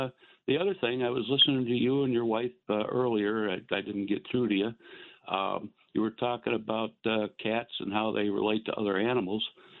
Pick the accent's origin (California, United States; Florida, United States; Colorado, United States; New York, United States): New York, United States; Well, I grew up in Western New York, and we had the Gambinos and the Magadinos were big here.